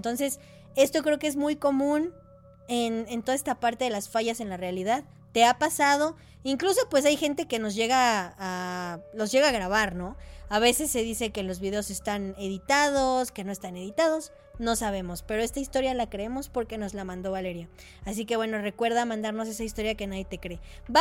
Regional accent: Mexico City, Mexico; Saludos, soy de la Ciudad de México

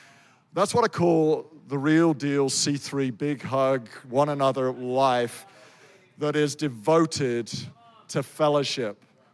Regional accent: United Kingdom; I'm a Brit.

